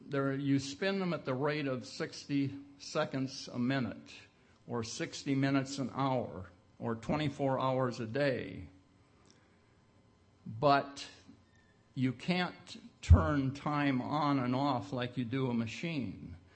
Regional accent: Spokane, Washington, United States; born there; I was born in Spokane, however.

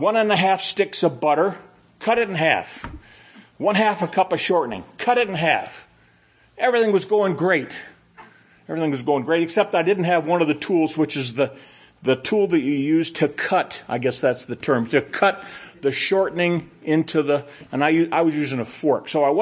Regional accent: Scotland, United Kingdom; But I'm Scottish. We can't throw things away.

